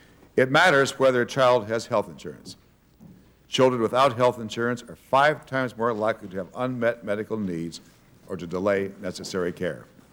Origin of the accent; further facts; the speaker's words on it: Montana, United States; my home state of Montana has experienced an increase in the number of uninsured children